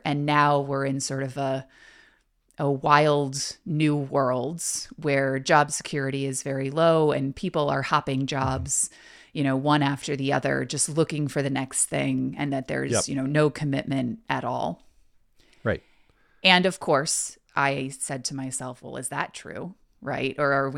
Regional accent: Texas, United States; Yeah, I'm from Texas.

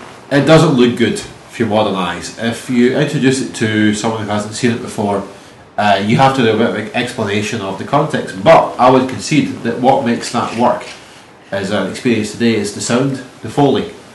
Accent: Glasgow, Scotland, United Kingdom; I'm from Glasgow

